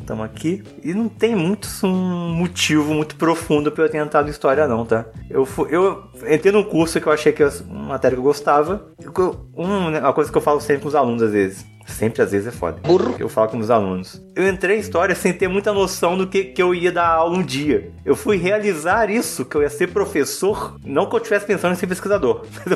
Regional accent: Rio de Janeiro, Brazil; Era próximo aqui da minha cidade, né, que eu sou do interior do Rio, pertinho daqui, 300 quilômetros.

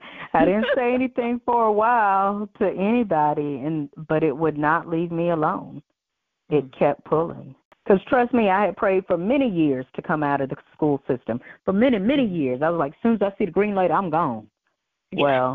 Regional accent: Aiken, South Carolina, United States; Well, I am from Aiken, South Carolina, and I hail from the little area we call Petticoat Junction.

